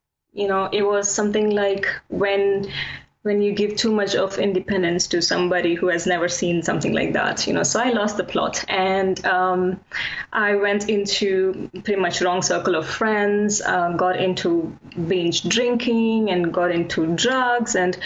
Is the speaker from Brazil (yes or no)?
no; India; moved away as an adult; now in London, United Kingdom; So I was born and raised in India, and right now I am in London. I am based in London. I moved to London around 12 years ago, but I am originally from India. And growing up in India, I was in a very male-dominated society.